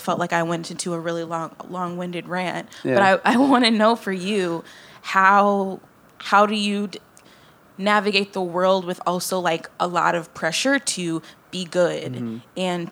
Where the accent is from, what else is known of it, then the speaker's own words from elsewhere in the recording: Buffalo, New York, United States; I grew up in Buffalo, New York. I was around in like mostly like white communities.